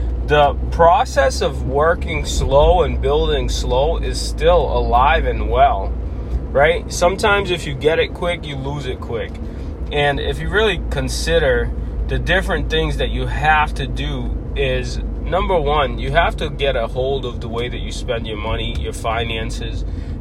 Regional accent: United States; And then growing up in America, I basically got to see welfare and food stamps and kind of being broke, right?

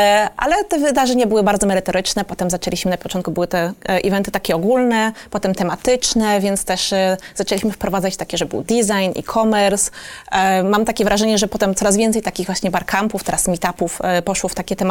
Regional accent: Kielce, Świętokrzyskie Voivodeship, Poland; zrobić z mojego rodzinnego miasta Kielce metropolię akademicką

